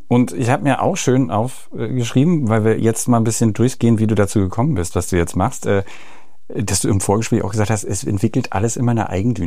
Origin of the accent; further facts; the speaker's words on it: Potsdam, Brandenburg, Germany; also born or lived in Berlin; Und ich komme ja nur aus Potsdam und Berlin. Und da ist Sand und weiß nicht was da noch.